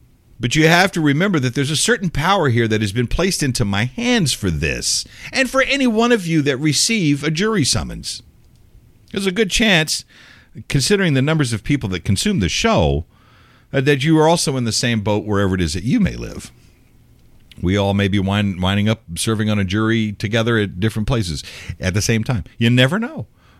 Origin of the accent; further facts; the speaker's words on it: United States; as an American, as a resident of this county